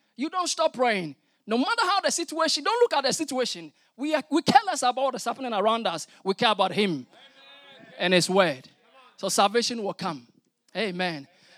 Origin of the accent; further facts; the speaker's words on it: Ghana; moved away as an adult; also born or lived in Denmark; now in Wales, United Kingdom; we've been in Wales for getting to 2 years now. I'm not from Denmark, but I'm from Ghana. We lived in Denmark. My wife is Dane.